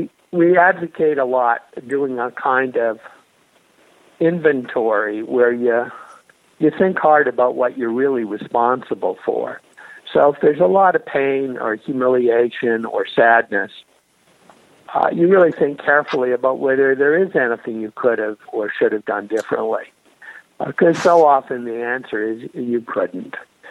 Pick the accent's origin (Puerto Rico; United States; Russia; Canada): Canada; I heard a lot of Christian parables at my Anglican school growing up in Canada.